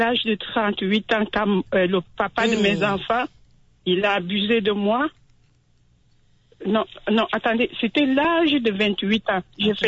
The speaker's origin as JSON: {"language": "French", "country": "Cameroon", "lives_now": "Canada", "said": "parce que je viens du Cameroun, mais c'est un sujet vraiment tabou là-bas. Donc, c'est quand je suis au Canada"}